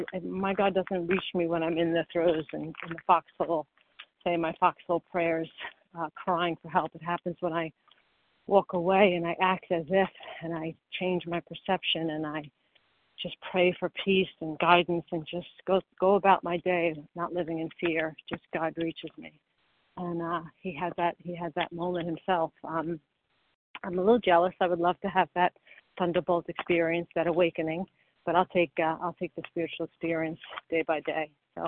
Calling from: New York, United States; from New York.

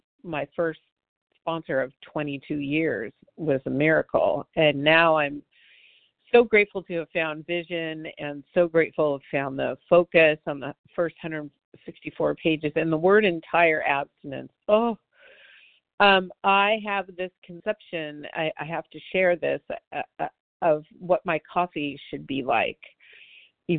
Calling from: Santa Monica, California, United States; I'm calling in from Santa Monica, California. It's a beautiful day.

